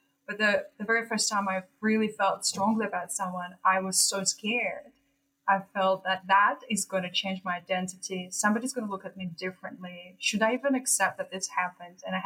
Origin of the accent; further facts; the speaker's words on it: Russia; And growing up in Russia was interesting in a way that I didn't really question very much.